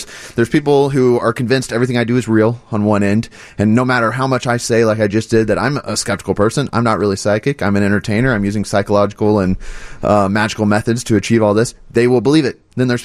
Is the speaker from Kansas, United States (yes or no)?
yes; Kansas, United States; You know, I'm from a small town in the Midwest. I'm from Kansas.